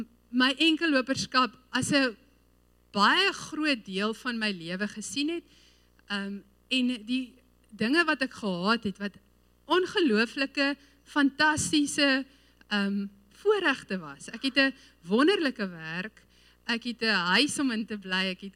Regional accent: Free State, South Africa; Ek het groot geword in die Vrystaat en ons het op 'n plot gebly buite die dorp.

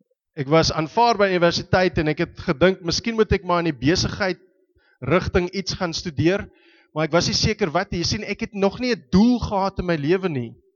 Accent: Stellenbosch, Western Cape, South Africa; ek het in Stellenbosch groot geword. Ek is gebore nou amper 40 jaar terug, in Julie maand is het 40 jaar terug wat ek gebore is, en ek het daar skool gegaan in Stellenbosch, Ek was in Paul Roos Gymnasium tot by matriek

